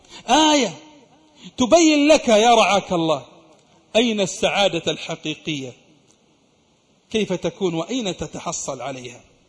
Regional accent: Saudi Arabia

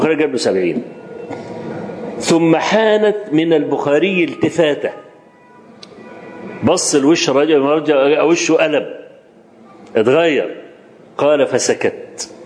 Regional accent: Egypt; وأنا رجل مصري

